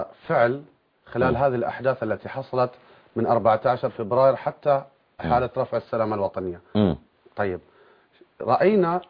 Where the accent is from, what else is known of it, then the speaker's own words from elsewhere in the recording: Bahrain; إحنا كشعب بحريني